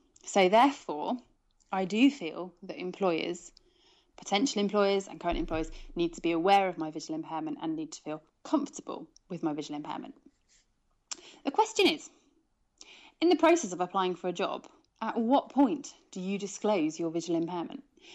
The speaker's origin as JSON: {"language": "English", "region": "South West England", "country": "United Kingdom", "said": "I'm from Gloucestershire."}